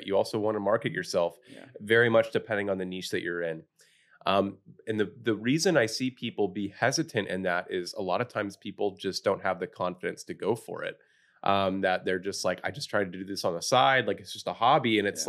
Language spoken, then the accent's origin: English; San Diego, California, United States; I feel that I grew up here in San Diego.